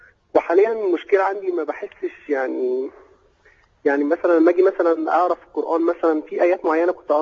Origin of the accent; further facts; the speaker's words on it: Mansoura, Dakahlia, Egypt; عندنا في المنصورة او كده.